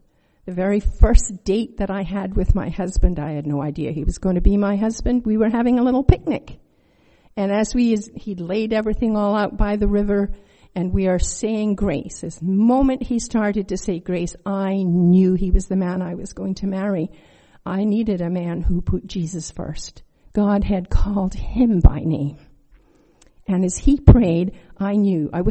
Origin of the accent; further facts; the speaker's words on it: Scotland, United Kingdom; I'm also wearing tartan because I'm Scottish. I'm a Scottish royal daughter of the king.